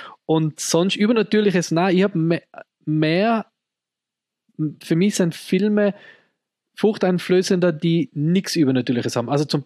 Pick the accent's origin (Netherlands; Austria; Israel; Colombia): Austria; Tyrol; weil wir kommen ja aus Tirol, also ein sehr katholisches Land.